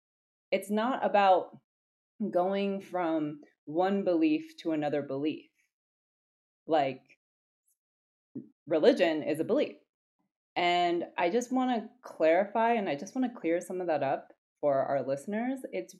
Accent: United States; As an American myself, I see what these stereotypes are.

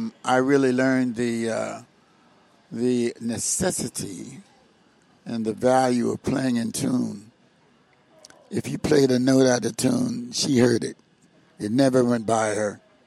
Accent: Wilmington, Delaware, United States; also born or lived in Camden; I'm from Wilmington, Delaware. And, of course, I was living in Camden, where I was born.

